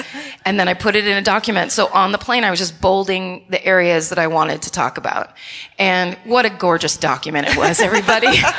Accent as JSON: {"language": "English", "region": "California", "country": "United States", "said": "I'm from California. We don't have states that close."}